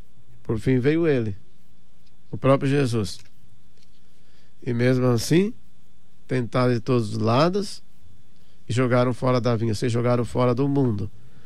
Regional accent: Gravatal, Santa Catarina, Brazil; É lá em Gravatal, Santa Catarina

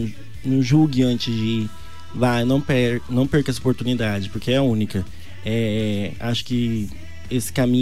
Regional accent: Bonito, Brazil; Sou de Bonito.

